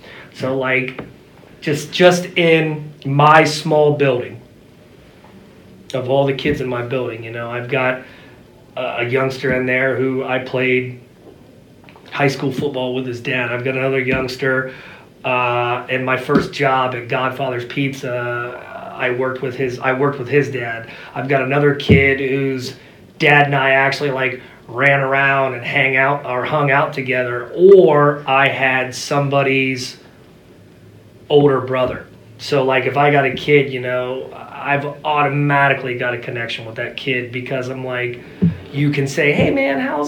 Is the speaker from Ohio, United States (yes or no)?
yes; Marion, Ohio, United States; I grew up on the West End of town, you know, and in Marion, that's like a badge of honor, right? Like, you're a West Ender.